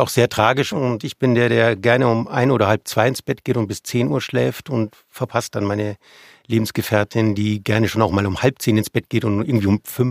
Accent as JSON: {"language": "German", "region": "Bavaria", "country": "Germany", "said": "weil ich bin ja eigentlich Bayer. Also eigentlich fühle ich mich in den Bergen zu Hause"}